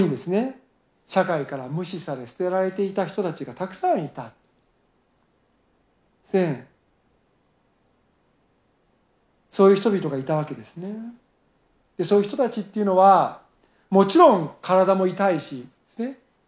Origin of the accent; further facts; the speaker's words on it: Tokyo, Japan; 私は東京生まれで、多摩川が近かったんで、東京でも田舎ですから